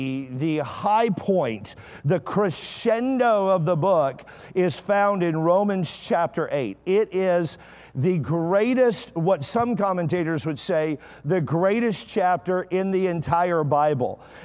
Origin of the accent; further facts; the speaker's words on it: Amarillo, Texas, United States; And so I'm from Amarillo. My family is.